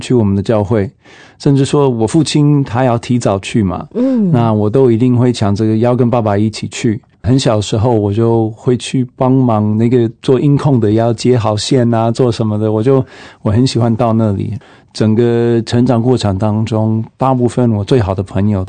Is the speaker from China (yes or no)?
no; Indiana, United States; Chinese is a second language; 我是美国人，印第安纳州中部。